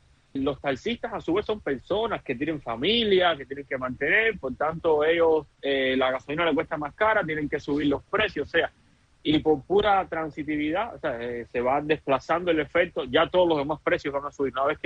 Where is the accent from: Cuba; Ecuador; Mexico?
Cuba; Bueno, como economista y como cubano lo que veo es lo mismo